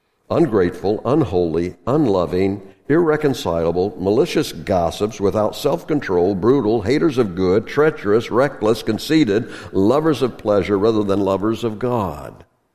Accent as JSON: {"language": "English", "region": "the South", "country": "United States", "tie": "born or raised there", "said": "I grew up in the South, and I never said yes to my parents."}